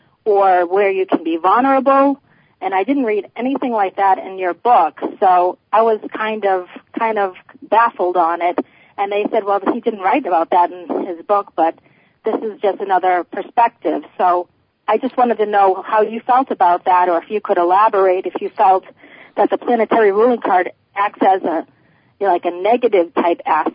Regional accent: Massachusetts, United States; And I'm from Massachusetts.

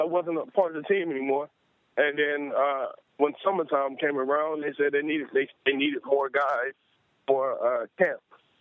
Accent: Houston, Texas, United States; From Houston, Texas.

